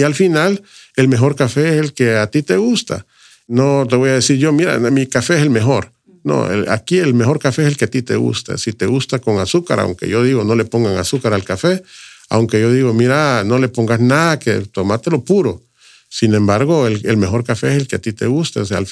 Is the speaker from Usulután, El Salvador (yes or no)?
yes; Berlín, Usulután, El Salvador; De la zona que yo represento y de donde yo vengo, Berlín es un lugar con historia, lámina troquelada, pueblos con influencia europea, la Laguna de Alegría, la Esmeralda de América